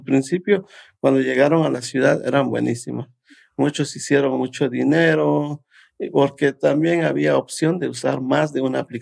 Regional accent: Guatemala; now in New York, United States; soy guatemalteco y vivo acá en la ciudad de Nueva York desde el 2004.

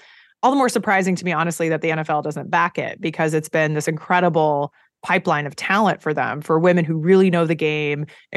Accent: Eugene, Oregon, United States; I grew up in Eugene, Oregon, football is part of life.

